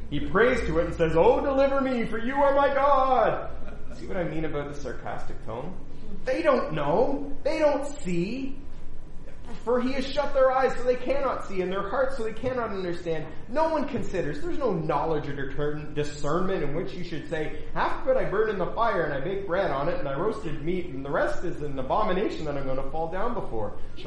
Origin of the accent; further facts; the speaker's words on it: Canada; But as a Canadian, I've been watching the medal counts go up and up for Canadians.